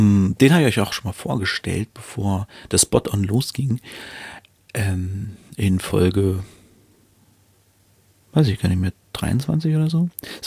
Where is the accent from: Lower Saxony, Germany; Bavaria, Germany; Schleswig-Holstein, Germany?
Lower Saxony, Germany; Hanover; Ich bin ja kein richtiger Norddeutscher. Aber der Rest von Deutschland denkt immer, dass wir Norddeutschen sind. Wir hier in Hannover. Also hundertprozentig norddeutsch würde ich uns jetzt nicht bezeichnen. Wir sind im südlichen Teil von Niedersachsen.